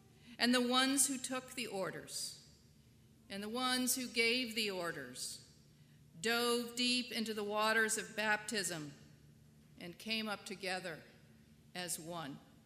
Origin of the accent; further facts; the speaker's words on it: New England, United States; I'm from New England, and people there don't think anything in Texas is old